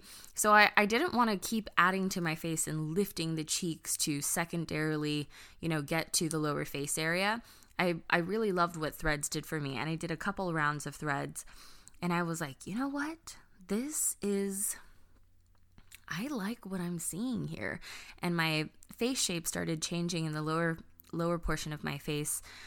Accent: Philippines; I am a naturally rounder face gal and I'm Filipino. And that tends to be our MO.

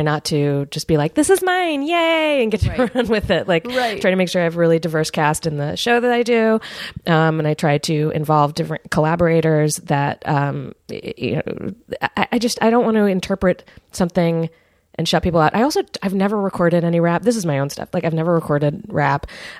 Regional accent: Richmond, Virginia, United States; I grew up in Richmond, Virginia, and I was mostly like for most of my schooling

